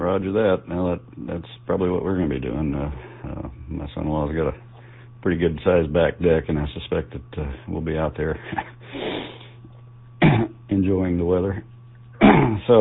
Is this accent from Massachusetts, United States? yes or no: no; Indiana, United States; growing up in Indiana, I'm kind of used to a white Christmas